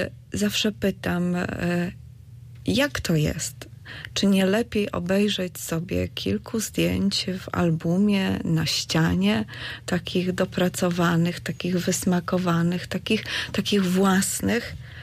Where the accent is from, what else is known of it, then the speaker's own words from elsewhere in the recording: Baltic coast, Poland; liceum, które gdzieś tam kończyłam daleko, wiele kilometrów stąd, bo pochodzę z nadmorza.